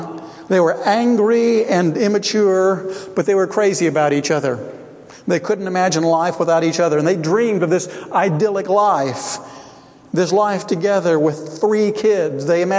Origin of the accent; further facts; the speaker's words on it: Fort Campbell, Kentucky, United States; born there; also born or lived in Germany; shortly after I was born in Fort Campbell, we shipped out to West Germany